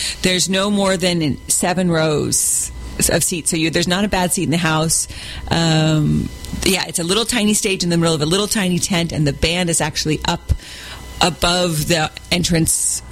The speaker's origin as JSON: {"language": "English", "town": "San Francisco", "region": "California", "country": "United States", "tie": "born or raised there", "said": "I grew up in San Francisco. I started as a little girl with the Pickle Family Circus back in the day."}